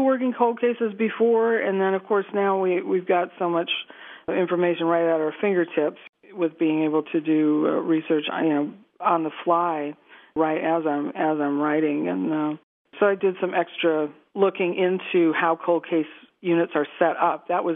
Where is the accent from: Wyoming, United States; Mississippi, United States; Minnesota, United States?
Minnesota, United States; I grew up in Minnesota where you have to be very practical about everything.